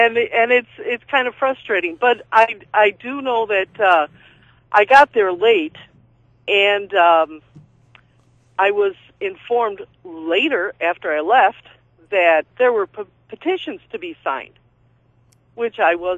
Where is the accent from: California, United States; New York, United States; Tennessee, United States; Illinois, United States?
Illinois, United States; Because, I'm from Illinois. I was born and raised there.